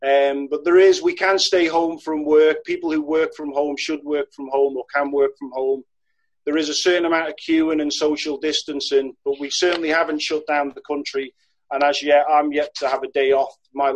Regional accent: Isle of Man; I'm originally from the Isle of Man

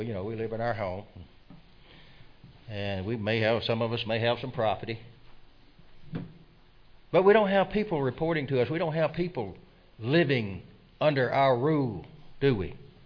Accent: Alabama, United States; It's a beautiful valley in the northeast part of my home state, Alabama.

